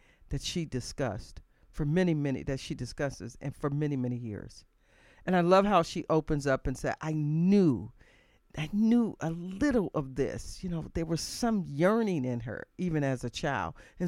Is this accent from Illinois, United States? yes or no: yes; Chicago, Illinois, United States; I'm from Chicagoland area, and so is she